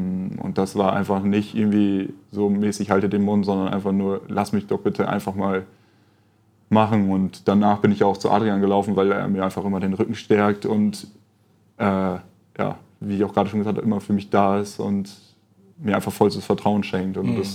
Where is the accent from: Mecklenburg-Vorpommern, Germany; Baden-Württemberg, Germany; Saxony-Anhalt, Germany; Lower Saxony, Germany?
Lower Saxony, Germany; Leer; Ich komme aus Leer, bin jeden Tag mit dem Auto hergefahren.